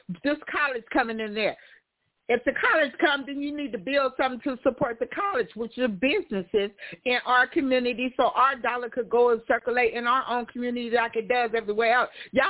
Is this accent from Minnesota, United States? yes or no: no; Fresno, California, United States; I talk a little flat and a little country, and I ain't even from the country, y'all. I'm right here from Fresno. I ain't from back nowhere, back here.